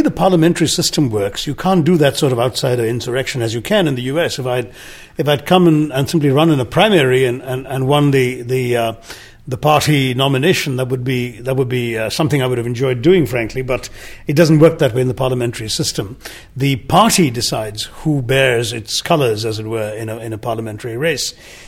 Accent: Kerala, India; English is a second language; Malayalam, the language of my home state of Kerala.

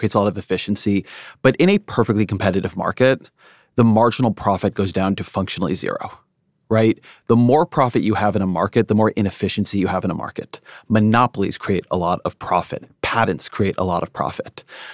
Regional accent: California, United States; When I grew up in Southern California, the New York Times was probably net-net a better paper than the LA Times.

